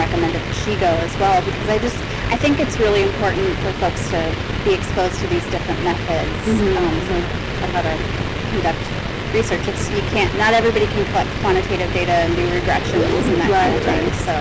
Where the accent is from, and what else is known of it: Chicago, Illinois, United States; born or raised there